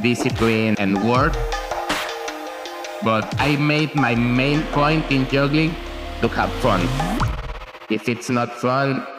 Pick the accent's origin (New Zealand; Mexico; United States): Mexico; I'm a juggler from Mexico.